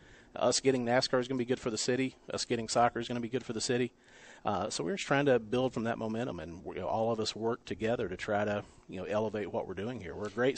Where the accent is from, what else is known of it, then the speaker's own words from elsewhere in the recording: Jeremiah, Kentucky, United States; My hometown is Jeremiah, Kentucky, near Whitesburg. I grew up 20 miles from the Virginia border.